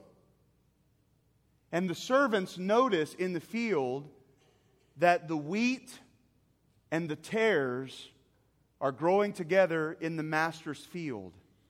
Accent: Texas, United States; I'm not a farmer. I've been raised in the city. I'm from Texas, but that doesn't mean I have a cowboy hat and cows. I am cityfied to the core.

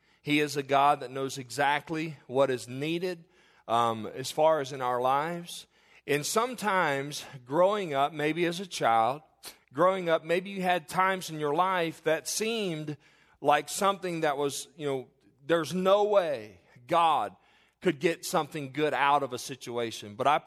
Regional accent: Kentucky, United States; Growing up in Kentucky with my mom and the man who I had known as my father was somewhat normal for the first 7 years of my life.

